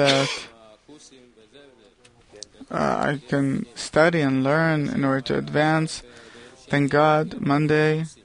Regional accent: Haifa, Haifa District, Israel; now in Tel Aviv, Israel; I'm from Haifa originally, now in Tel Aviv.

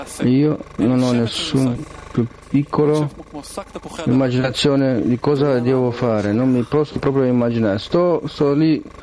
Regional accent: Toronto, Ontario, Canada; Italian is a second language; da Toronto. Io benvenuto a tutti, io vengo da Toronto.

